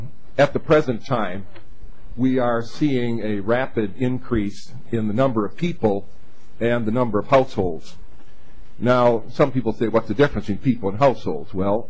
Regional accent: Minneapolis, Minnesota, United States; I'm a native of these parts. I grew up in South Minneapolis around 54th and Lindale, and my parents are natives.

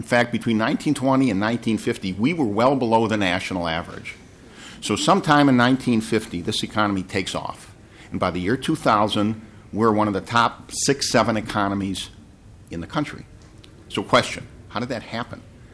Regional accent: Detroit, Michigan, United States; My hometown is Detroit.

